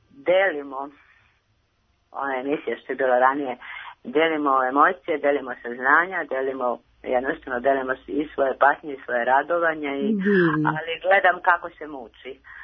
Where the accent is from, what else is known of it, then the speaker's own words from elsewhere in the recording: Niš, Nišava District, Serbia; Ja sam iz Niša.